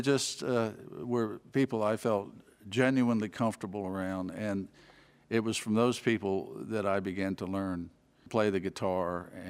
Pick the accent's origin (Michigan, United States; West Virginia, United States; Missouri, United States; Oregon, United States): West Virginia, United States; also born or lived in Washington, D.C.; I was born in Washington, D.C., but my dad bought an old rundown farm in the countryside when I was 7 years old. In this West Virginia farming community in Hampshire County, West Virginia, in eastern West Virginia